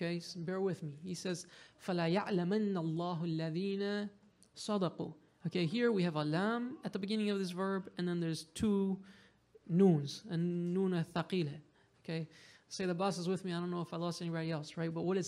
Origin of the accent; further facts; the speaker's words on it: Detroit, Michigan, United States; now in Los Angeles, United States; And I'm in Los Angeles, and I'm from Detroit, so I can use this example.